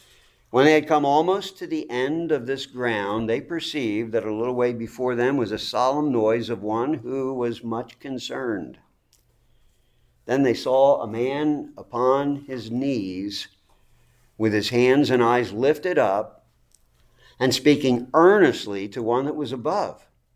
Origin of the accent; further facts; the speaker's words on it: Collingswood, New Jersey, United States; among whom was my pastor of the church that I grew up in Collingswood, New Jersey